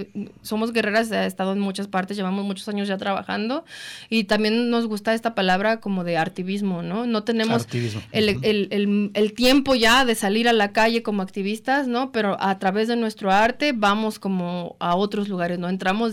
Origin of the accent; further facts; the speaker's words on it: Puebla, Mexico; now in New York, United States; No, yo soy de Puebla. Pero vivo en Nueva York hace 6 años, entonces soy migrante también.